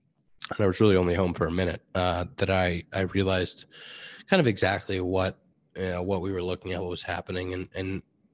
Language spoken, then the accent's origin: English; Pittsburgh, Pennsylvania, United States; also born or lived in West Chester; Yeah, it's actually so I was born in Westchester in Philly area. So my mom was at UPenn at the time getting her PhD. And then we moved to Pittsburgh.